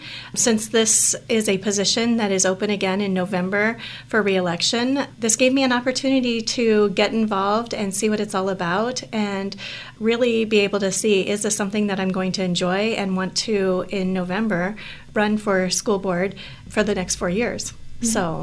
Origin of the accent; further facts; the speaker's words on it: Dexter, Iowa, United States; I'm originally from Dexter. So I was born and raised in this area.